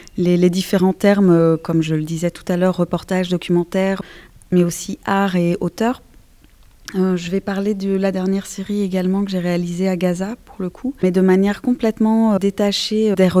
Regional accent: France; Être trop distante en tant que Française

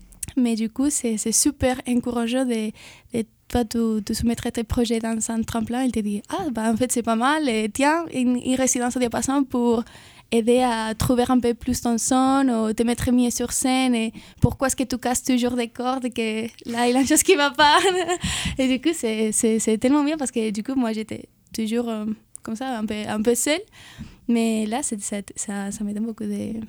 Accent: Spain; French is a second language; moved away as an adult; Et bon, du coup, à la base, je viens d'Espagne. Et je suis arrivée ici pour un Erasmus

